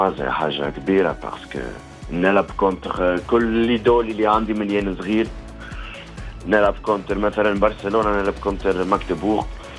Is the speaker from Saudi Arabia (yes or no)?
no; Switzerland; مكور في سويسرا، مولود في سويسرا، عندي شنسية تونسية وشنسية سويسرية.